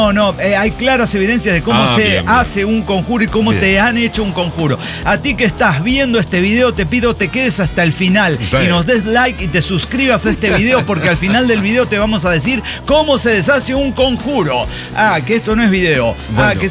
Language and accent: Spanish; Mexico; porque soy mexicano